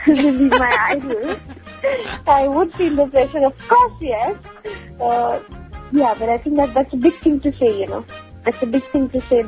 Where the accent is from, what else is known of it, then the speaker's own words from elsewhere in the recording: Chandigarh, India; also born or lived in Dehradun; I was born in Dehradun, shifted my base to Chandigarh when I was 2 years old, and did my schooling, my college from Chandigarh. I think it's the most beautiful, beautiful city.